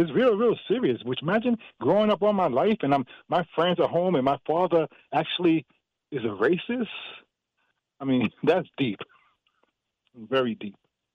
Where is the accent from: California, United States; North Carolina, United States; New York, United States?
New York, United States; we grew up in the Lower East Side of Manhattan in the projects, nothing but black and Puerto Rican people.